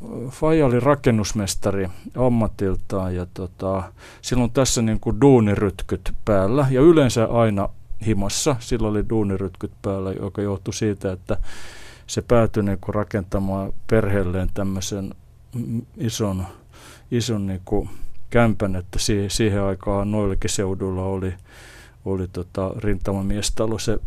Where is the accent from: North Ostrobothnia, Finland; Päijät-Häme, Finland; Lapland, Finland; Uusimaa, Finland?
Uusimaa, Finland; Espoo; born there; mä oon syntynyt Mankkaalla samalla paikkakunnalla kuin tää kuvakin kertoo.